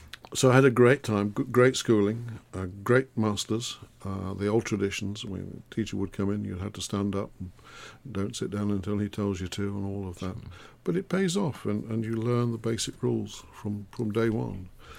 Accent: East Midlands, United Kingdom; born there; I was born in Derbyshire, a small town on the edge of the Peak District. And an only child.

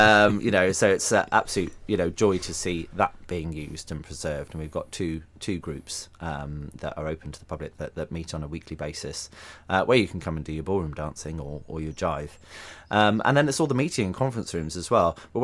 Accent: Shrewsbury, West Midlands, United Kingdom; now in Somerset, United Kingdom; I'm getting the twang after 10 years of living in Somerset. It slips out every now and then. But no, I'm originally from Shrewsbury, so I'm a Shropshire lad originally.

